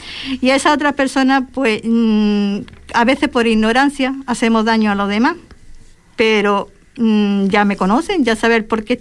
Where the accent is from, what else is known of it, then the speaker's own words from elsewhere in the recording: Andalusia, Spain; perdóname la forma de expresarme porque yo soy andaluza.